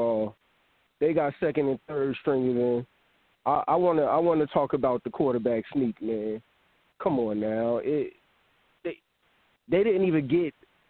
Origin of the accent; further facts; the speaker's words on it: New Jersey, United States; And they embarrassing the hell out of me because I'm from Jersey, but the team represents both of them.